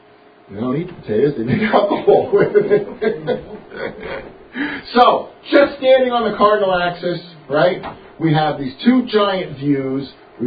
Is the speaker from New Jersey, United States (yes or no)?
yes; New Jersey, United States; When I was a kid, I used to always have to get them, because I came from New Jersey, bad mosquitoes.